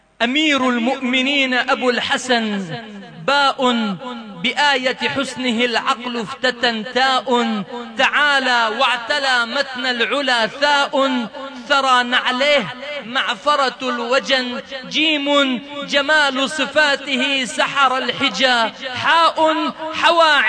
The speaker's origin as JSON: {"language": "Arabic", "country": "Lebanon", "said": "كتبتها وأنا لبناني مو عراقي لكن كتبت القصيدة بلهجة عراقية"}